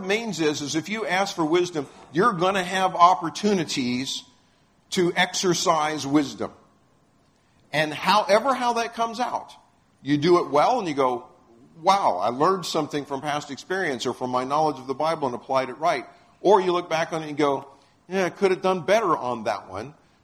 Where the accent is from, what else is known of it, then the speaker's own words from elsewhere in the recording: Texas, United States; We're from Texas. We understand this picture.